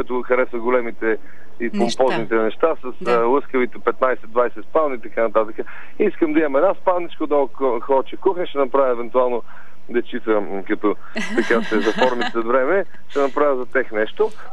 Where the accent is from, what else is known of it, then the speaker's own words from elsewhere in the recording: Sofia, Sofia City, Bulgaria; born there; Роден съм в София, още и баба и тук, всички са София.